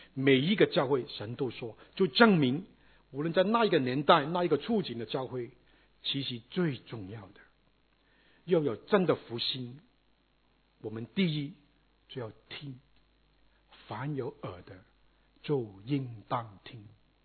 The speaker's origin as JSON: {"language": "Chinese", "country": "China", "said": "当然我们中国人是非常好的，听不是单单听啊。"}